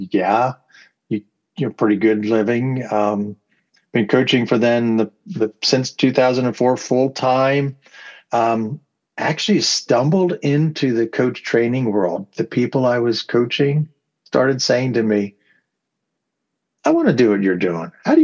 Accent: Pennsylvania, United States; So actually, I'm a dual citizen. I'm an American and a Canadian, although I live in Pennsylvania pretty much my entire life.

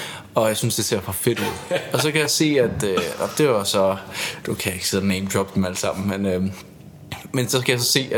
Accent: Hvidovre, Capital Region of Denmark, Denmark; vi havde på det tidspunkt hjemme i Hvidovre, vi voksede op samme sted.

